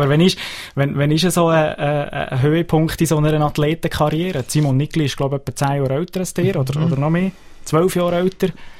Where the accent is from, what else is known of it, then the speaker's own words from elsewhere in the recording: Aargau, Switzerland; wieder bei uns im Aargau?